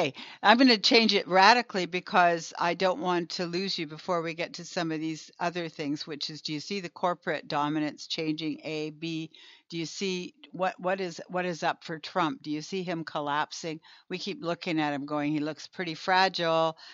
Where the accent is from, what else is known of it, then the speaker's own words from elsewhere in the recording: Canada; Well, I'm from Canada, and they use socialists like it's a poison word here.